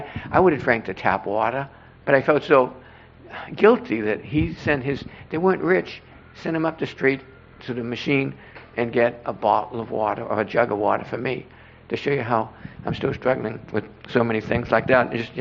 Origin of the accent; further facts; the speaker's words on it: Boston, Massachusetts, United States; I grew up in Boston, which is a racist town